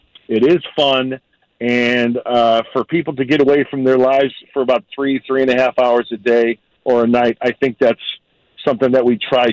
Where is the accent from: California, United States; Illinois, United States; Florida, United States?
Illinois, United States; Joliet; I don't want to bore you guys too much, but I grew up in Joliet, Illinois